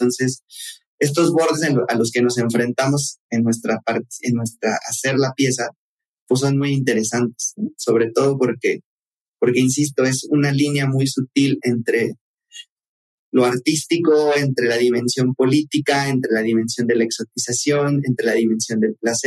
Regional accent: Iztapalapa, Mexico City, Mexico; fue en un tianguis de Iztapalapa, que es de donde yo soy, de donde yo vengo

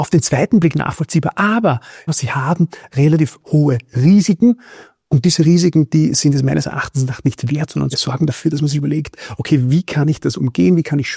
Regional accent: Austria; Durch diesen Gatsch, wie man bei uns in Österreich sagt, kann der Boden an dieser Stelle nicht mehr atmen.

